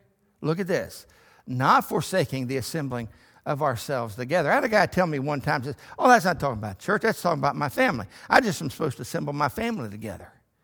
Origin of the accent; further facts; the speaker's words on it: Texas, United States; Now, I'm a Texan, and I understand what it means to spur.